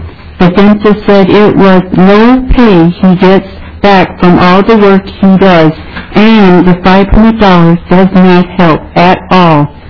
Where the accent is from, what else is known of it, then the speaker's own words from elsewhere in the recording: Minnesota, United States; born there; I was born in Minnesota with a disability and dental problems and was adopted as a baby.